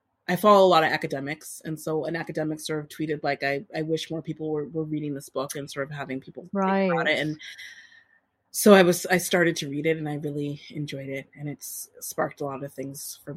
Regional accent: Boston, Massachusetts, United States; Full disclosure, she and I knew each other vaguely growing up in Boston. We both grew up in Boston.

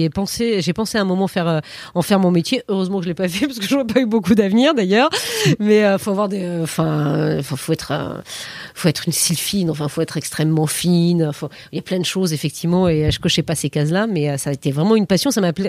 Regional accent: Périgueux, Nouvelle-Aquitaine, France; j'ai grandi en province, à Périgueux, en Dordogne, j'ai un frère

